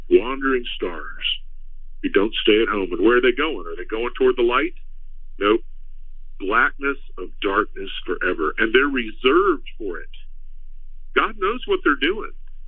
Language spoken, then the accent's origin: English; Texas, United States; There was more rain than I ever had growing up in South Texas.